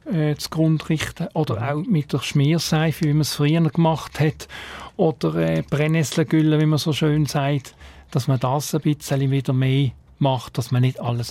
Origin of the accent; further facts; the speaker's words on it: Aargau, Switzerland; Also, ich komme aus dem Fricktal, wenn ich im Moment schaue, was dort alles verbaut wird